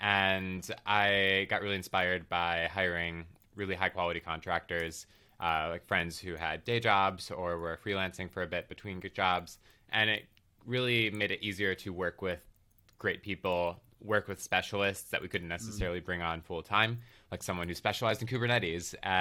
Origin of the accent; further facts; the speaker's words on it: Ohio, United States; So I grew up in Ohio, went to school in Missouri